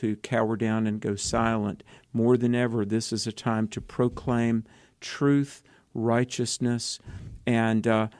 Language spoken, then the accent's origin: English; Greensboro, North Carolina, United States; we were doing an event in Greensboro, my hometown, in March of 2003, so 22 years ago.